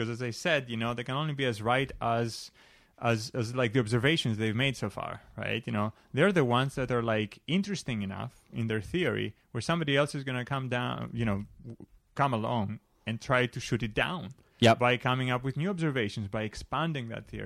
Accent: Greece; And even growing up in Greece, we would have to do like religion, like mm-hmm. as a subject

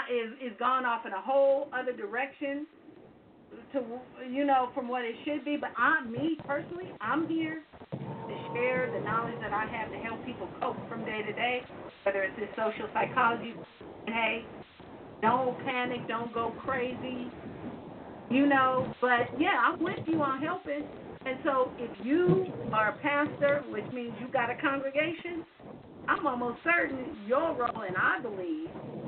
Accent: California, United States; I'm from Southern California, so 818 is my territory, right?

